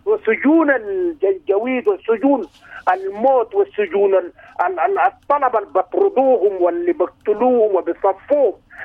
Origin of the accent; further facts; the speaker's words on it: Sudan; نحن شعب سوداني واحد